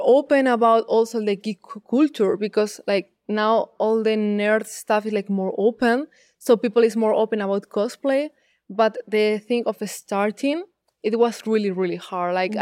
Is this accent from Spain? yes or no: yes; Zaragoza, Aragon, Spain; Honestly, it was really difficult because, I mean, in Spain, the cosplay is really small.